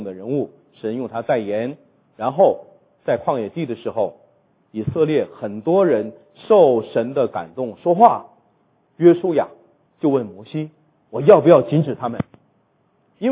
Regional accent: Northeast China, China; 我是东北人呢，我们北方叫红眼病

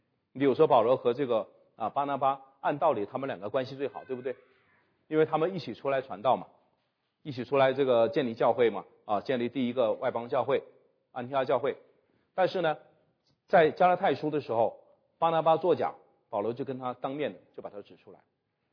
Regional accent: China

